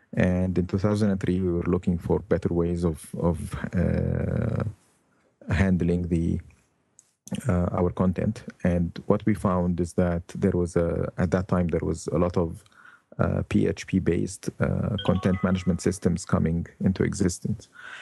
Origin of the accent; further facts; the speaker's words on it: Alexandria, Alexandria Governorate, Egypt; now in Canada; I'm originally from Alexandria, Egypt, but I've been living in Canada for a long time now.